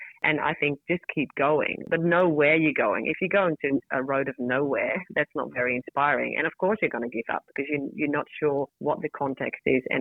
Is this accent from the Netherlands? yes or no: yes; Netherlands; English is a second language; moved away as an adult; now in Australia; I have a slight accent, and because I'm Dutch from origin. So I moved to Australia because I fell in love with my husband, and we lived in Europe for a little while, and we moved into Australia.